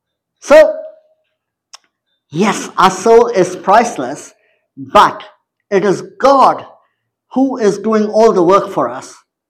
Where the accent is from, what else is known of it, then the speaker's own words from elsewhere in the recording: India; I come from India. We have a majority of Hindu people, and so karmic philosophy is very prevalent over there.